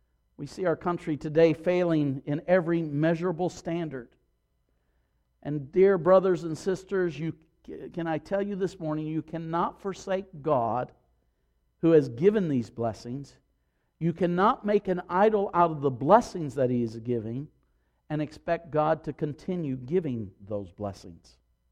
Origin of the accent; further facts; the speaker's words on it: Tennessee, United States; from my home state of Tennessee